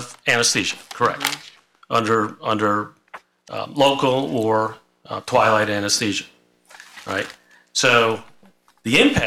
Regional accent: Virginia, United States; I'm from Northern Virginia.

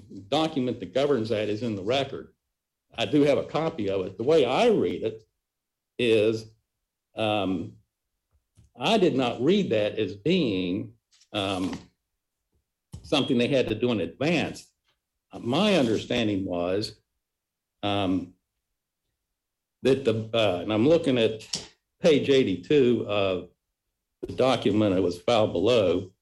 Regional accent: Charleston, West Virginia, United States; from Charleston, West Virginia.

